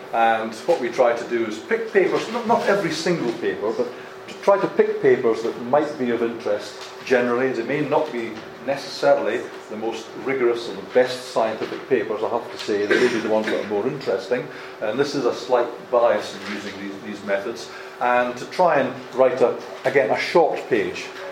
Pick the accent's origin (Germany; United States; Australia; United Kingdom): United Kingdom; Scotland; being a Scotsman, I tend to use the free ones.